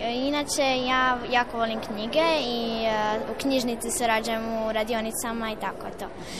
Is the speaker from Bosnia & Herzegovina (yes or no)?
no; Rijeka, Primorje-Gorski Kotar County, Croatia; dolazim iz Rijeke